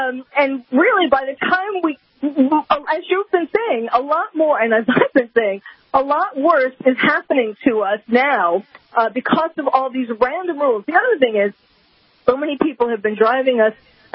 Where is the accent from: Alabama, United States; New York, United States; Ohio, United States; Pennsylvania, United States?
New York, United States; I'm originally a New Yorker